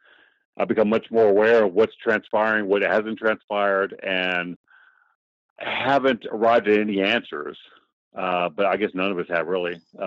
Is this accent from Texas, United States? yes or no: yes; San Antonio, Texas, United States; Born and raised in San Antonio, Texas. Born before the 80s. We'll go with that. Before the 70s, actually. Graduated from University of Texas, San Antonio, back in the mid-90s.